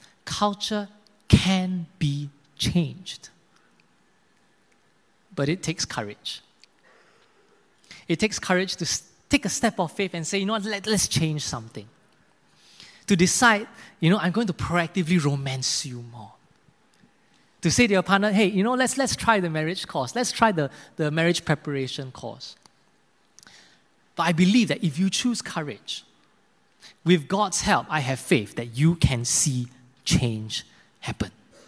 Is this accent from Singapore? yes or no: yes; Singapore; I'm actually from Singapore. So I served my national service and my army in Singapore.